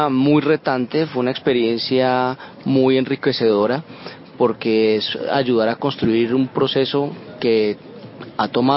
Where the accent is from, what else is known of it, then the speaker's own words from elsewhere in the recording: Cali, Valle del Cauca, Colombia; yo soy caleño, mi familia es vallecaucana. Pero mi abuelo era de Croacia